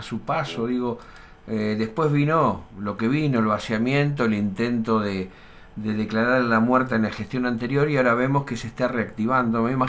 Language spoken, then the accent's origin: Spanish; Pigüé, Buenos Aires Province, Argentina; born there; also born or lived in Bahía Blanca; yo nací en Pigüé